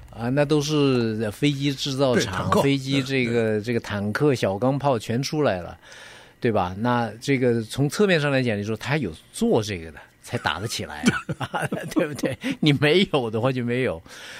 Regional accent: Chengdu, Sichuan, China; 我在成都长大，对吧？这个成都我父母都是当兵的，转业以后就到了成都去这个支持这个西南

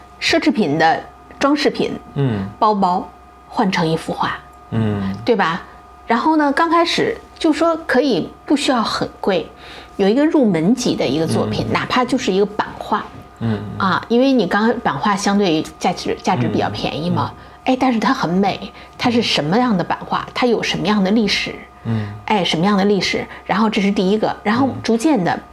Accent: United States; 所以说对于我们自身在美国这些长大的这种所谓的叫二代以至于1.5代哈

